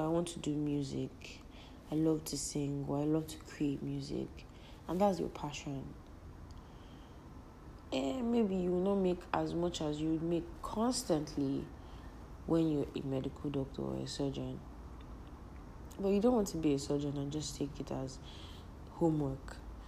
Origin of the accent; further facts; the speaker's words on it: Nigeria; And I'm saying Nigerian because I'm Nigerian, so obviously I can relate.